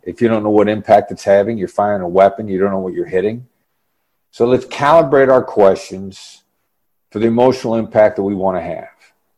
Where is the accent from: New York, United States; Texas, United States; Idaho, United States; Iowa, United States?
Iowa, United States; All right. I grew up in Iowa, and I'm on your podcast.